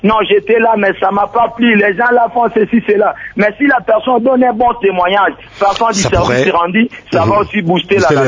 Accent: DR Congo

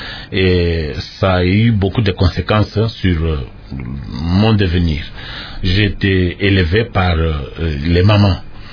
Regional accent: Masuika, DR Congo; born there; Bon, moi je suis né à Masuika, dans mon village. Je suis né des parents agriculteurs.

